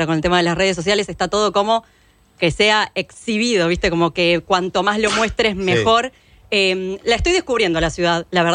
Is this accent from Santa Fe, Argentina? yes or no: no; La Plata, Buenos Aires Province, Argentina; Que yo soy platense, pero que por momentos me ha costado mucho sentirme en algún punto parte de como la cultura local.